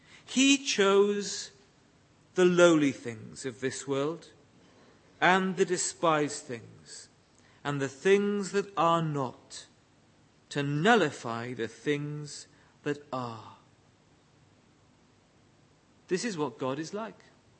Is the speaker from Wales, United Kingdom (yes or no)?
yes; Wales, United Kingdom; There never was any reason for me to feel insecure as a Welsh boy in Oxford or Belgravia.